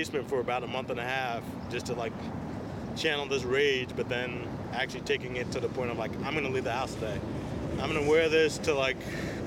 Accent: Philadelphia, Pennsylvania, United States; So it's just part of that whole heritage of being in Philadelphia and being raised Philly, and but also being American.

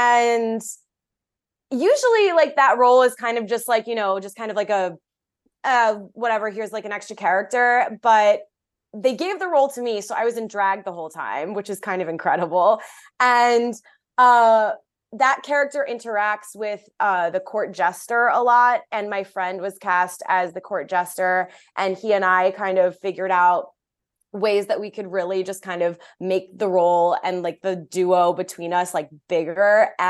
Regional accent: Maryland, United States; I grew up in Howard County, Maryland.

